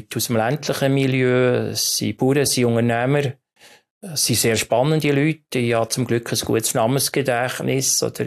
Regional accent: Bern, Switzerland; Das Bernbiet als Berner.

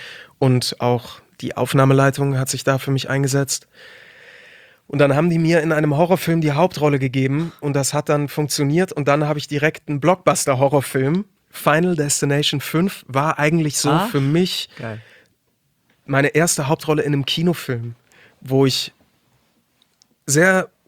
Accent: Munich, Bavaria, Germany; dass ich aus München komme

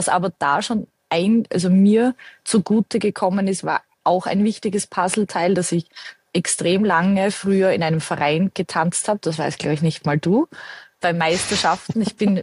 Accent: Austria; bei uns in Österreich

